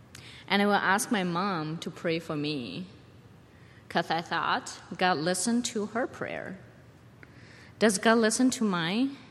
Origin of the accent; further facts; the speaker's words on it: China; I was born and raised in China. When I was about 12 years old, my mom first became a Christian, and I started to follow her to the church.